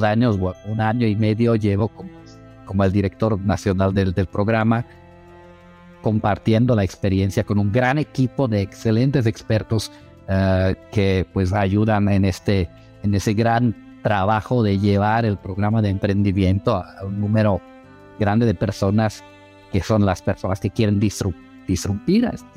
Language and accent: Spanish; Slovakia; now in Mexico; yo llevo 7 años aquí en México. Yo originalmente vengo de Eslovaquia.